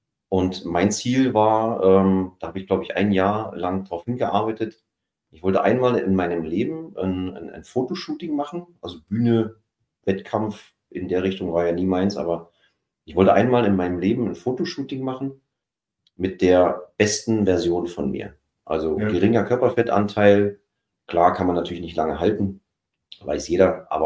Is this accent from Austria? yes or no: no; Berlin, Germany; Ich komme eigentlich aus der Berliner Gegend und alles flach.